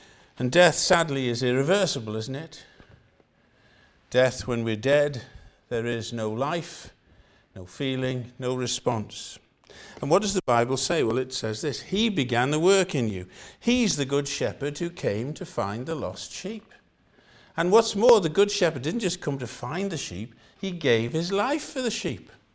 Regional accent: Connah's Quay, Wales, United Kingdom; Now, I come from Corners Quay in North Wales. So I'm really, though I'm Welsh, I have to say I know very little about sheep.

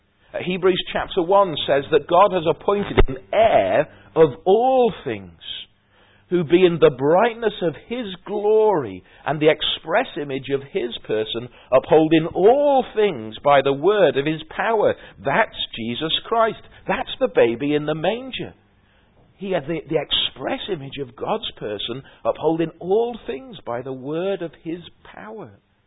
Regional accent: Wrexham, Wales, United Kingdom; were out near Wrexham, my hometown, and they were out in the fields with metal detectors searching for treasure.

